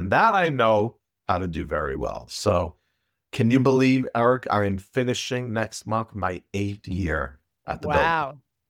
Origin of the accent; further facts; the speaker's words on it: Brooklyn, New York, United States; So my journey started and continues in the great borough of Kings, also known as Brooklyn, New York.